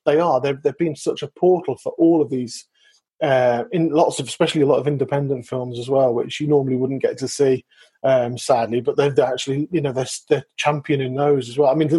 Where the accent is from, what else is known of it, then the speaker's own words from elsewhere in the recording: United Kingdom; He's apparently our patriotic duty as a British person to go to the pub.